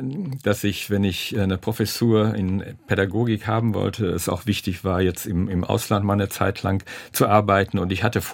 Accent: Witten, North Rhine-Westphalia, Germany; das war im Ruhrgebiet da in Witten, wo ich groß geworden bin

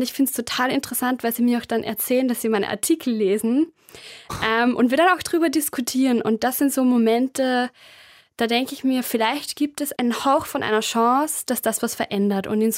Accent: Upper Austria, Austria; ich bin am Land in Oberösterreich aufgewachsen.

